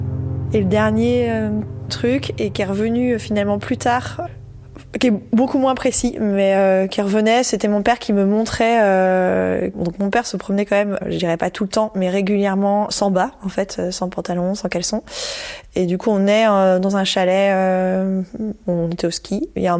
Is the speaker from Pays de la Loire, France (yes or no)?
yes; La Bohalle, Pays de la Loire, France; Et on a grandi à La Boale, à une quinzaine de kilomètres d'Angers, sur les bords de Loire, un charmant petit village.